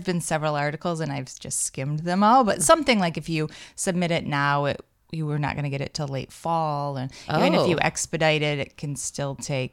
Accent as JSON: {"language": "English", "region": "Michigan", "country": "United States", "tie": "born or raised there", "said": "since I'm from Michigan, there'll be a ton of people that I grew up with."}